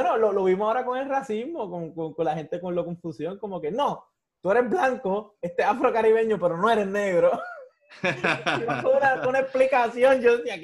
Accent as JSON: {"language": "Spanish", "country": "Puerto Rico", "said": "yo soy de Puerto Rico"}